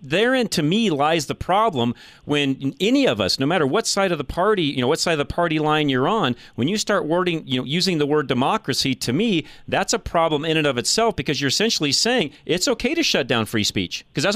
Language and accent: English; United States; And for me, as a conservative, or really just as an American, it always bothers me when we use that word